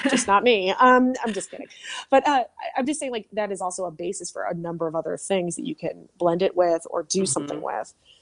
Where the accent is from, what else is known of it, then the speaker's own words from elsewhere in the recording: Wisconsin, United States; I grew up in Wisconsin. I know you can eat them.